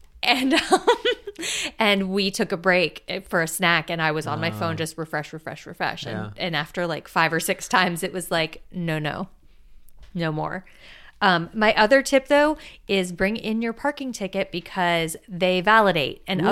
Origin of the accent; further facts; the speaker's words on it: Florida, United States; And I grew up in South Florida. A lot of Cuban food.